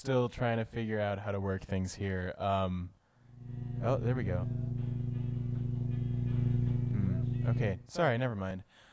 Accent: Minneapolis, Minnesota, United States; I'm from Minneapolis, Minnesota, but I won't be there this summer for the first time in a long time.

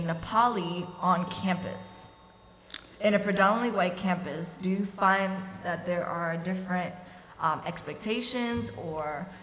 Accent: New York, United States; now in Massachusetts, United States; as a New Yorker coming to the Valley of Massachusetts in a predominantly white campus

